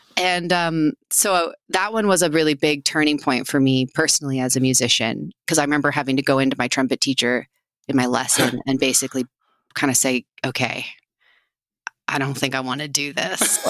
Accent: Canada; now in United States; I'm Canadian. So a lot of my answers are like Canadian groups.

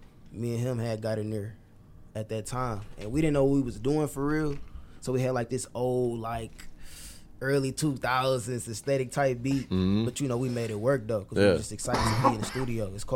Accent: Detroit, Michigan, United States; So I'm from Detroit. I'm from the city, from the west side. I grew up partially in the city. But then after so long, after, you know, situations and stuff like that, my mom, with me and my sister, we up and moved to the suburbs.

